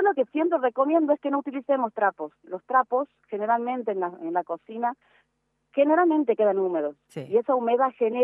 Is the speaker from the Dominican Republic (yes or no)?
no; Jujuy, Argentina; yo soy de Jujuy, en nuestra provincia vecina, en Salta